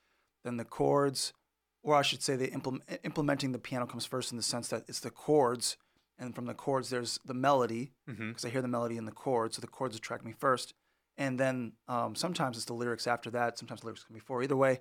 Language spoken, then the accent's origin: English; Inglewood, California, United States; Well, I grew up in Inglewood and grew up with my grandparents